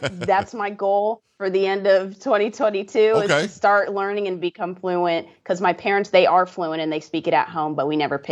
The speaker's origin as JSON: {"language": "English", "region": "California", "country": "United States", "tie": "born there", "moved": "as an adult", "said": "So I was born in California, in the Bay Area, and I came to Texas strictly for college, Baylor University."}